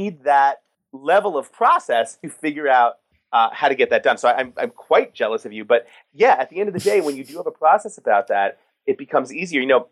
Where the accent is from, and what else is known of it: New York City, New York, United States; born or raised there